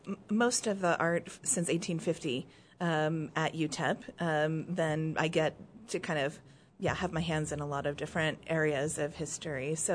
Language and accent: English; Houston, Texas, United States; I'm just saying it's an interesting case because I grew up in Houston, and public art is very much needed there because it's a concrete jungle.